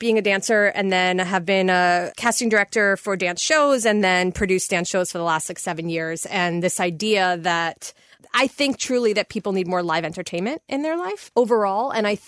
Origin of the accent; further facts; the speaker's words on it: Queens, New York, United States; moved away as an adult; now in Los Angeles, United States; I'm originally from New York, from Queens. And I moved out to L.A. 6 years ago.